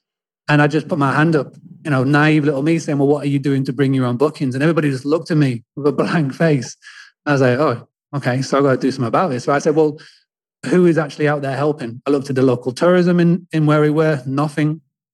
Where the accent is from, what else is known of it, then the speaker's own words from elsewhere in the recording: England, United Kingdom; as you can tell from the accent. I'm from England. I've actually was born into hospitality. I grew up on a 200-acre farm stay, bed and breakfast in the middle of nowhere, in the middle of England